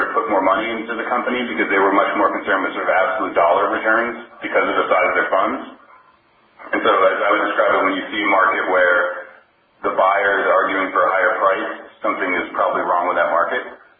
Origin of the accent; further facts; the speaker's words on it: Ohio, United States; moved away; also born or lived in New York; So I'm originally from Ohio, and I moved to New York, and I was a computer programmer.